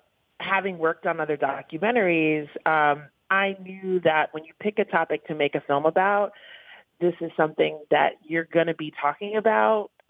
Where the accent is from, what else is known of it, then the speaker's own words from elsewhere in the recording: New York, United States; You know, I grew up in the East Village.